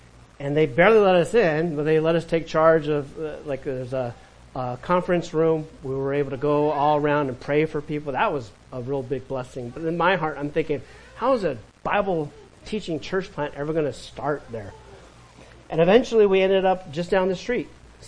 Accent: California, United States; I was from California. It doesn't snow near the beach in California, not Southern California.

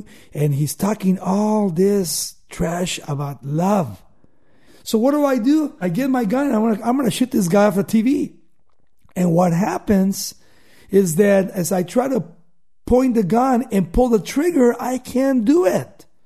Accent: California, United States; Let's go back to where I grew up in Baldwin Park or West Covina or Covina. So we went to Covina and we got an apartment. And we moved from Orange County

